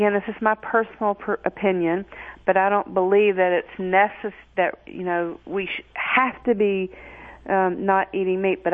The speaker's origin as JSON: {"language": "English", "region": "Alabama", "country": "United States", "said": "I'm from Alabama, and my parents were third cousins, you know. And I'm Cherokee"}